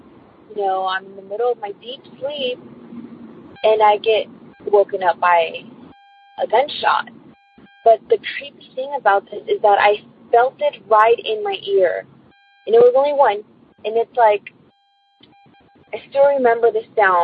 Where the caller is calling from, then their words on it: California, United States; I'm calling from California.